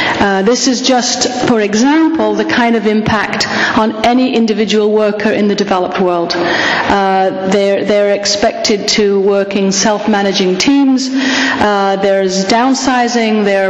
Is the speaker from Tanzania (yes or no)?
no; Yorkshire and the Humber, United Kingdom; accent: Yorkshire; So you're getting more of my Yorkshire accent than usual, although I still have quite a strong American accent at this point.